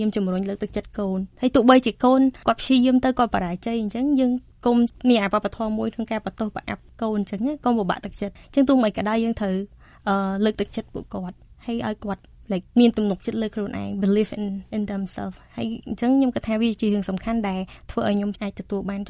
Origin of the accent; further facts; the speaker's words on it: provinces, Cambodia; ខ្ញុំកើតនៅខេត្តហើយខ្ញុំរៀននៅខេត្តអញ្ចឹងខ្ញុំដឹងថាខ្ញុំអត់សូវមានឱកាសច្រើនដូចសិស្សនៅម្បាញ់ទេ